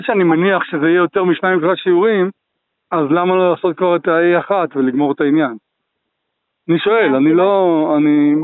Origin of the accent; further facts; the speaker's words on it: Beit Shemesh, Jerusalem District, Israel; אני מבית שמש, אז מודיעין הרבה יותר נוח לי מאשר ירושלים